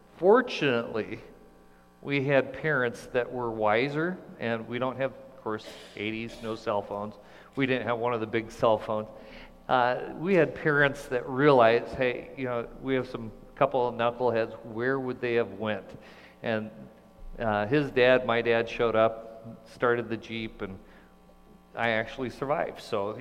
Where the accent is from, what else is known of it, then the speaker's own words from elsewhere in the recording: Montana, United States; I was thinking way back in the mid-80s, growing up in Montana, there was this place called Griffin Creek Hill.